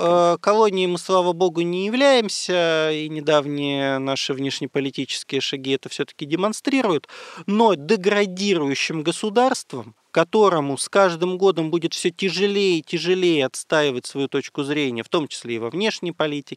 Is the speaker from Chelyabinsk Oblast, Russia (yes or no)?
no; Perm, Perm Krai, Russia; Я сам из Перми.